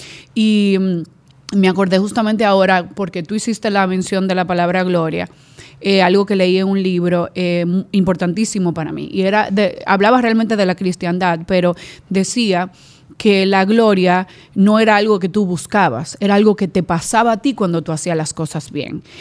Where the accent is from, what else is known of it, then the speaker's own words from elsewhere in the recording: Dominican Republic; como dominicana, a mí me queda desearle